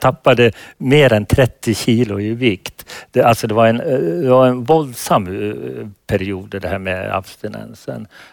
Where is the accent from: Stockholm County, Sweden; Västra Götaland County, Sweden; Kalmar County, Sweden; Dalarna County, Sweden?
Dalarna County, Sweden; Falun; om mordbränder i Falun, min hemstad på 70-talet.